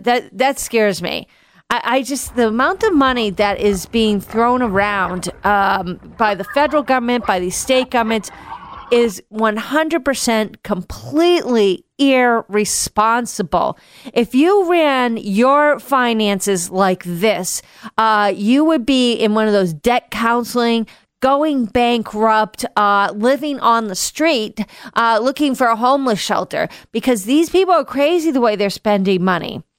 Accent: Stoughton, Massachusetts, United States; lived in Stoughton, and the state representative district was Stoughton-Sharon. He was from Sharon. I was from Stoughton.

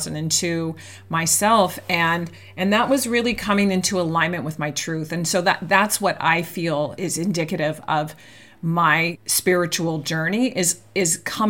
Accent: San Francisco, California, United States; I mean, I grew up in the Catholic Church too in San Francisco and went through the entire, parochial school and upbringing.

